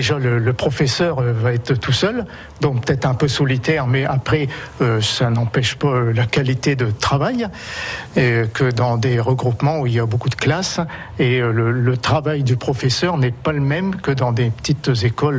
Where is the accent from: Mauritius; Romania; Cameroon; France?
France; Retonvillé; je suis né à Retonvillé. J'ai fréquenté les trois classes qu'il y avait à l'époque à Retonvillé.